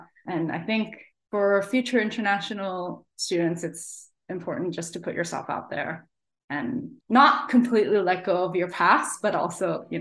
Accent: Canada; now in Australia; So I'm Canadian. I did all of my studies in Canada.

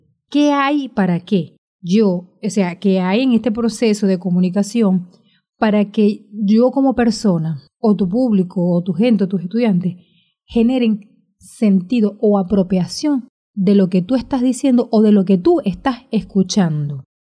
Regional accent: Venezuela; recuerdan que yo soy venezolana, estoy aquí en América Latina

